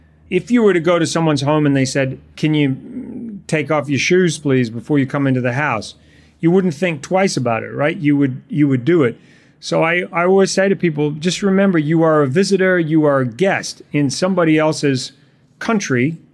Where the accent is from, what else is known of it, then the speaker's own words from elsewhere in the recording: New Zealand; I'm from New Zealand.